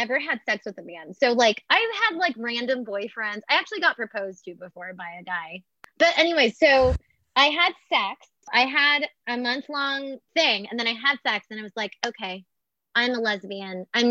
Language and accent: English; California, United States; born there; fast forward 13 and 15 years later, I was born in California.